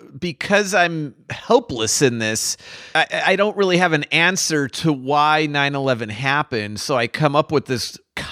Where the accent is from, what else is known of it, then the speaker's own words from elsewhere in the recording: Chicago, Illinois, United States; I grew up in Chicago, you know, and, and oftentimes people are like, oh, where, you know, where'd you grow up and stuff? I would always say Chicago